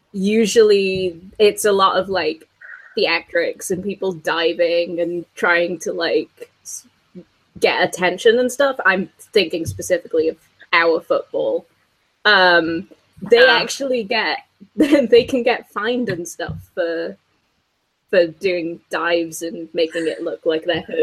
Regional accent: Wales, United Kingdom; now in Basingstoke, United Kingdom; I'm originally from Wales but currently living in Basingstoke, which for most everyone else it's just outside of London.

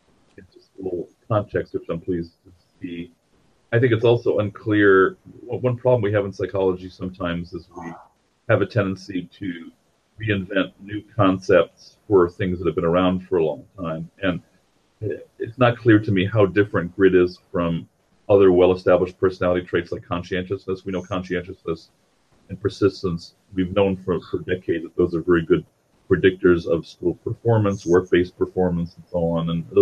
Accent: New York City, New York, United States; Most Americans, myself included, by the way, I grew up in New York City

